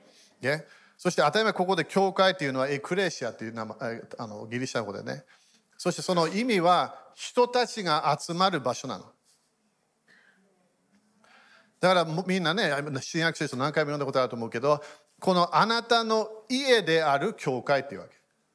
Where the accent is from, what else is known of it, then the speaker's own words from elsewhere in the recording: United Kingdom; Japanese is a second language; 23度、暑い、23度、ごめん、イギリス人なのでごめんね、寒いのが好きなんだよね。